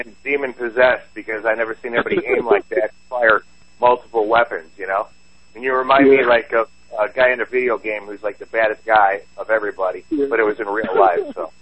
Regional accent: Chicago, Illinois, United States; accent: Chicago; that would be my Chicago accent, my friend

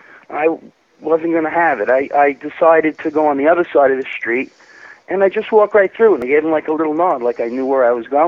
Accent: Long Island, New York, United States; I'm from Long Island, New York.

